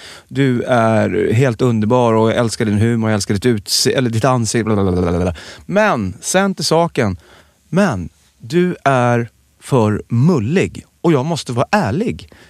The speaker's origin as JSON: {"language": "Swedish", "town": "Rimbo", "region": "Stockholm County", "country": "Sweden", "tie": "born or raised there", "said": "Men jag snattade faktiskt suddgum när jag var liten i våran leksaksaffär hemma i Rimbo."}